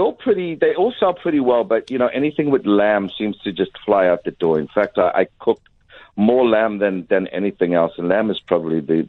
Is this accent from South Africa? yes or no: yes; Durban, KwaZulu-Natal, South Africa; I am from Durban originally